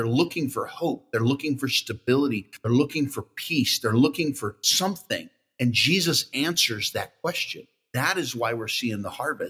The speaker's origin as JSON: {"language": "English", "town": "Spokane", "region": "Washington", "country": "United States", "tie": "born or raised there", "said": "I grew up in Spokane, Washington, and attended church from a young age"}